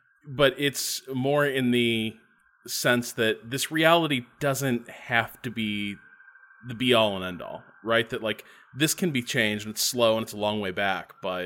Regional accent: Indiana, United States; I grew up in Northwest Indiana.

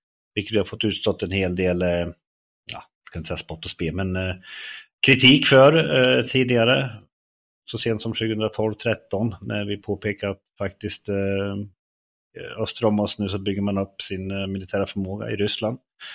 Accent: Löa, Örebro County, Sweden; Ja, jag är 50 år gammal. Född och uppväxt i norra Örebro län i en liten by som heter Löa.

